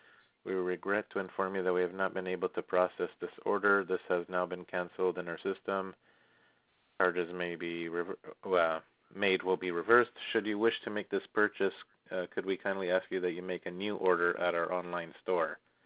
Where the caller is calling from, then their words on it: Canada; I'm calling from Canada, if that makes any difference.